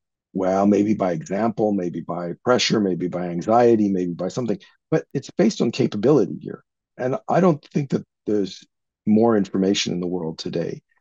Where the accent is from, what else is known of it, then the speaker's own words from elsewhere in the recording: Canada; I'm from Canada.